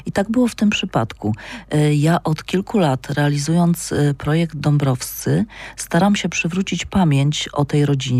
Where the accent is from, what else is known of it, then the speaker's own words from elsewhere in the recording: Żołynia, Subcarpathian Voivodeship, Poland; now in Kraków, Poland; zarówno tutaj w Krakowie, jak i w rodzinnej Żołyni